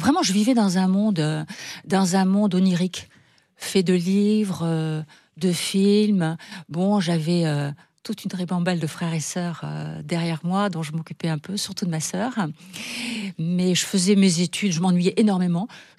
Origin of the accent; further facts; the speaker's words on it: Chichaoua, Marrakesh-Safi, Morocco; C'était pour moi le paradis. Les cigognes arrivaient en hiver pour venir chez moi à Chichawa retrouver un peu de chaleur.